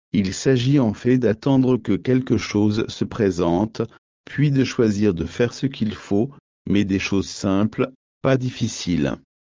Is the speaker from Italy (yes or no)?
no; Canada; J'en ai fait l'expérience en grandissant au Canada. Il y a deux ou trois choses que l'on fait en tant que Canadien.